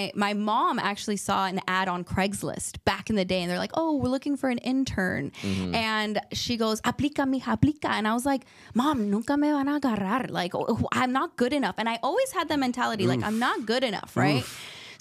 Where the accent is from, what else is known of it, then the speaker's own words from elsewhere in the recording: San Francisco, California, United States; Yeah, born and raised in San Francisco, single mom.